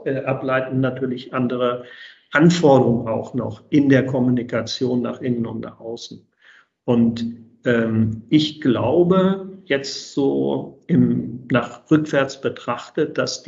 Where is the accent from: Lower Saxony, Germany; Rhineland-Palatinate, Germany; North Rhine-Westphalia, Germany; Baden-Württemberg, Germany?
Lower Saxony, Germany; Langenhagen; Ich bin gebürtiger Langhagener